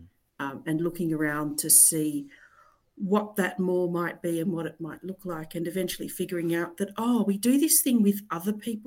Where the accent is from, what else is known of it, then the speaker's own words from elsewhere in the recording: Cape Town, Western Cape, South Africa; now in Australia; I'm originally from Cape Town. Your listeners can't see me, so I'll clarify that I was a white South African.